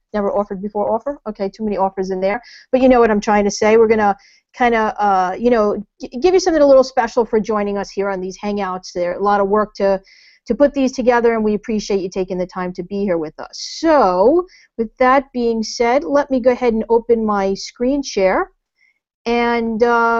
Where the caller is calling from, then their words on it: New Jersey, United States; I am hanging out from the Jersey Shore